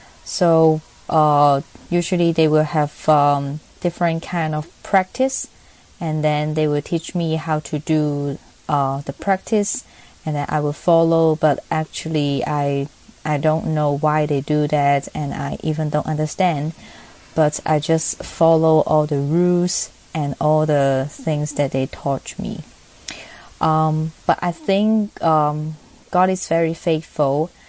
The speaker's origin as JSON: {"language": "English", "country": "Hong Kong", "said": "and I'm from Hong Kong."}